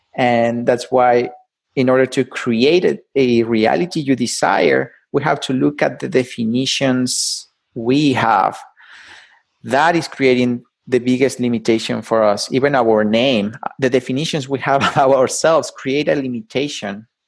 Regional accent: Mexico; English is a second language; And I'm originally from Mexico.

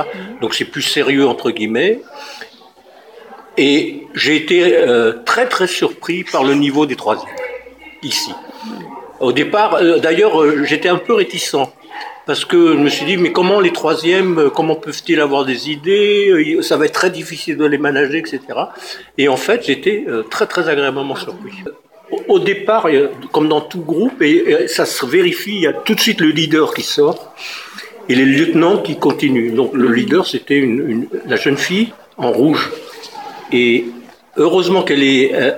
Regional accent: Occitanie, France; mais je viens du Gard.

